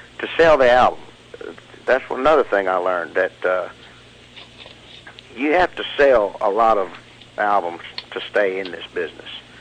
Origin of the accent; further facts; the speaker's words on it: Texas, United States; he's from Oklahoma, you know, and I'm from Texas.